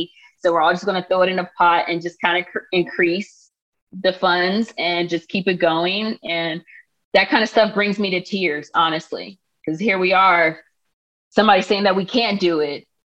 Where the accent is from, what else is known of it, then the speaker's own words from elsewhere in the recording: Palmdale, California, United States; now in Los Angeles, United States; And I did take him to one protest that was dear to me in my hometown of Palmdale, but I couldn't take him to all the ones out here in LA.